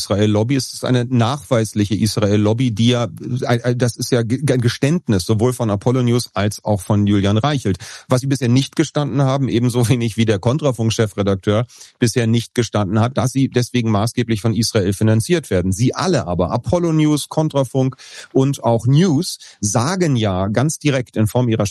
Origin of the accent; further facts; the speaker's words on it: Berlin, Germany; als Berliner kann ich das sagen